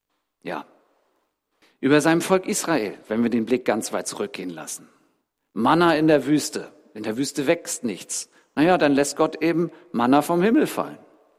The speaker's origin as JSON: {"language": "German", "region": "Schleswig-Holstein", "country": "Germany", "lives_now": "Berlin, Germany", "said": "Gott hat für eine Wohnungsfindung gesorgt, als wir hier übergesiedelt sind. Wir kommen eigentlich aus Schleswig-Holstein."}